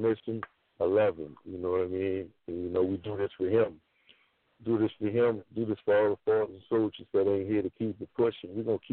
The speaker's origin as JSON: {"language": "English", "town": "New Orleans", "region": "Louisiana", "country": "United States", "said": "And being that I am from New Orleans, I mean, you can see how that style got intertwined, you know, with the New Orleans flavor."}